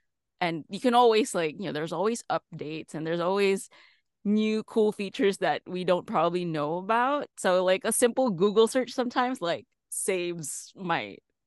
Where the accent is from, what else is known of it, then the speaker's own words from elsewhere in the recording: Philippines; moved away as an adult; now in United States; so I'm from the Philippines originally. So I started there. I started as a freelancing composer in the Philippines.